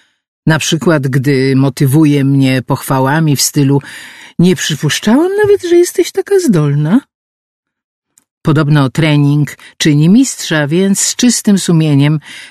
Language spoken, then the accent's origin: Polish; Warsaw, Masovian Voivodeship, Poland; Urodziłam się i mieszkam w Warszawie, co jest plusem i przekleństwem jednocześnie, ale o tym potem. Jak już wspomniałam, mam lat 58 plus